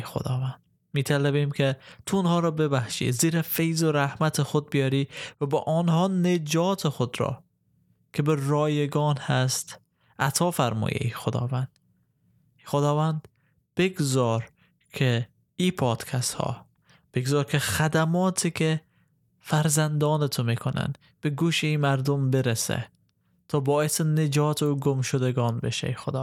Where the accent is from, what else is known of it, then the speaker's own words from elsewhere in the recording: Afghanistan; به عنوان یک افغان ما از خیلی از زیبایی های ولایت های خود تا حالا لذت نبردیم.